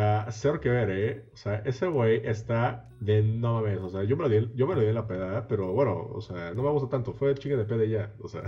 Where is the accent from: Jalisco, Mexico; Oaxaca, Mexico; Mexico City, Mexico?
Mexico City, Mexico; soy de la Ciudad de México, nacido y criado totalmente. Tengo 23 años.